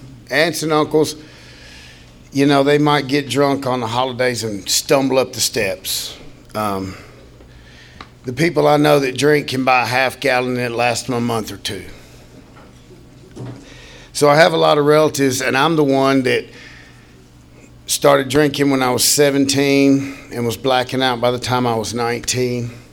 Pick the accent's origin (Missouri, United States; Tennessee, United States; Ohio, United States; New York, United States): Tennessee, United States; Nashville; born there; I was born in Tennessee, Nashville, 1964 at St. Thomas Hospital.